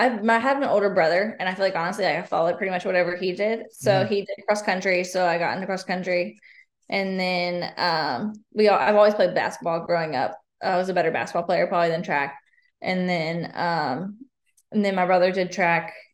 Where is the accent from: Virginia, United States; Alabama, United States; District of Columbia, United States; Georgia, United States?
Georgia, United States; Macon; now in Birmingham, United States; It was good. I like loved it. I didn't live, we lived a little bit outside of Macon.